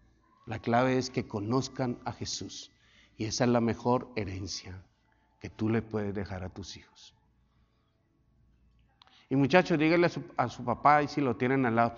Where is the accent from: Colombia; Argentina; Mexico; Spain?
Colombia; En mi país allá es como una, no sé cómo llamar, es una filosofía que todos los jóvenes tiran el mismo pasito todos allá para un lado. Pero es que algo muy colombiano.